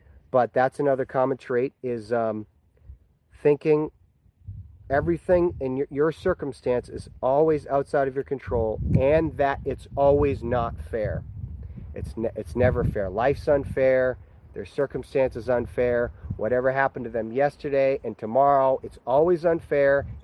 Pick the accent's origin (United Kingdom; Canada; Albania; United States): United States; And you know, living in America, growing up in America my whole life, all across the country